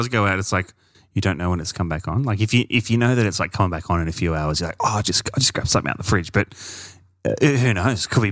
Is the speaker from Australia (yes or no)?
yes; Australia; As an Australian, we're used to bushfires.